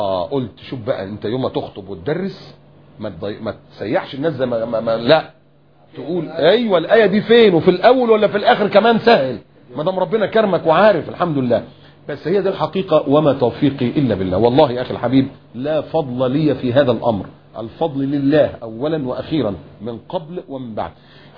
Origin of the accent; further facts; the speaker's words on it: Upper Egypt, Egypt; born there; يعني والدي صعيدي وانت عارف الصعيدة يعني ايه، انا صعيدي برضو يعني اتولدت في الصعيد بس ما اعرفش فين الجرجة اللي انا اتولدت فيها دي.